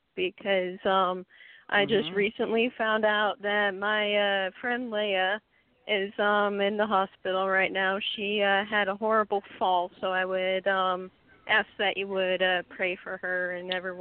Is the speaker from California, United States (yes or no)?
no; Ohio, United States; I'm from Ohio.